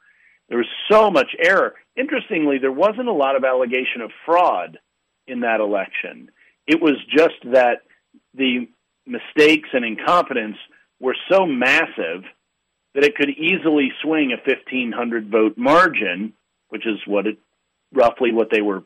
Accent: Virginia, United States; I mean, in my home state of Virginia

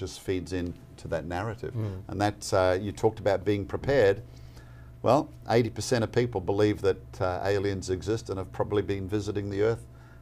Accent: Australia; in my home country of Australia

